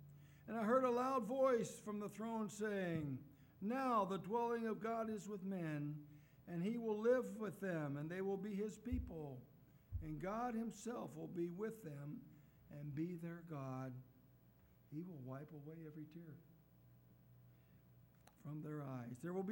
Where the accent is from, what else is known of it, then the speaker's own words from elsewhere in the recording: Ohio, United States; I'm from Ohio.